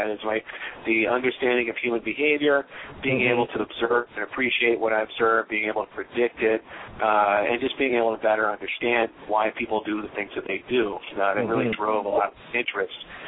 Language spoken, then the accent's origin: English; New York, United States; I'm originally from New York, I always had sort of more of an urban sensibility to myself, you know.